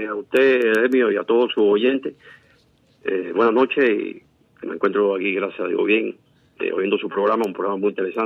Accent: Cuba; Y para nosotros, como cubanos que somos, y yo como entrenador de ellos

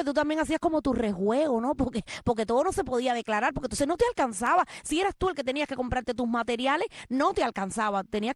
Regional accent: Cuba; moved away as an adult; now in Miami, United States; yo hace 23 años que salí de Cuba, salí con 22 años

